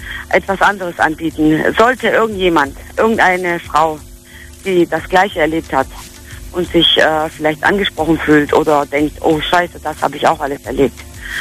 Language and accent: German; Spain; Da muss ich lachen als Spanierin, ja?